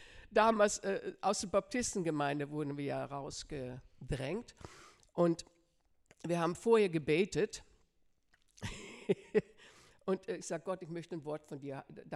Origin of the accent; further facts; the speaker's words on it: Netherlands; Ich bin Holländerin, gell?